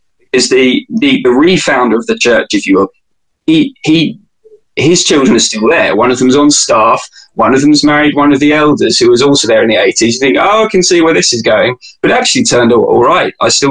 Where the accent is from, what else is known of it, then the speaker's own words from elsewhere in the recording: London, United Kingdom; I grew up in East London and I was in a family of six.